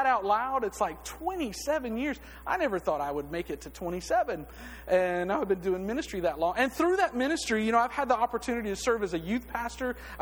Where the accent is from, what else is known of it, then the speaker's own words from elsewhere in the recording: Oahu, Hawaii, United States; also born or lived in Alexander City, Alabama; I was born in Alexander City, Alabama. Nothing. Nothing. But I never lived there. My dad was a military man, and so I've kind of lived in different places. And I spent most of my growing up time on a little bitty island in the middle of the Pacific called Oahu